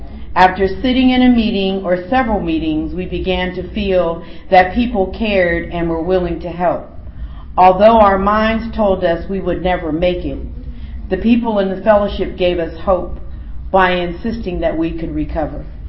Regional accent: California, United States; So I'm an addict from Northern California

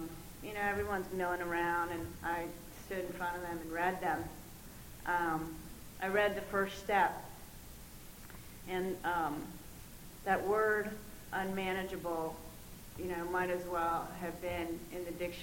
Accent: Potomac, Maryland, United States; I grew up in Potomac, Maryland, I'm nothing like these people.

